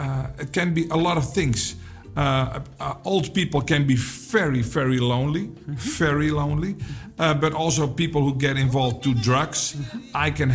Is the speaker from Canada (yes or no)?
no; Amsterdam, North Holland, Netherlands; No, I'm 56 years old. I'm born and raised in Amsterdam.